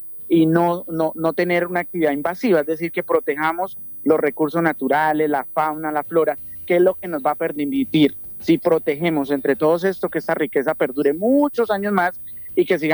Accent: Guaviare, Colombia; Yo soy del Guaviare, amo este territorio, he hecho mi vida aquí, fui a la ciudad y regresé

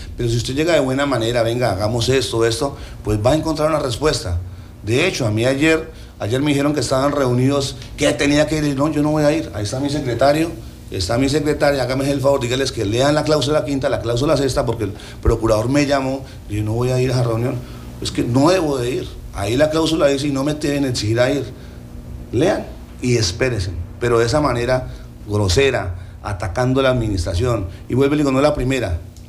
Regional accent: Colombia; así, como buenos colombianos dejamos todo para última hora.

